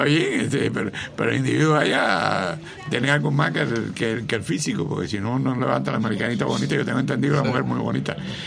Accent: Manatí, Las Tunas, Cuba; un saludo a la gente de Manatí que está escuchando el programa allá en mi tierra.

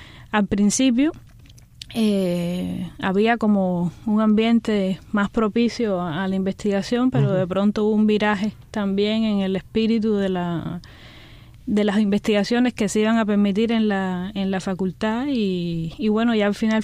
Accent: Havana, Cuba; born there; yo nací en Lauton, en un municipio que se llama 10 de Octubre, pero que era realmente la barriada de Jesús del Monte.

